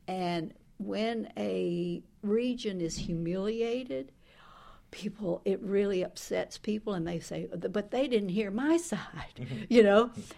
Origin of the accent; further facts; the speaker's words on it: Alabama, United States; Growing up in Alabama, I used to fantasize, look at this, about Lapland.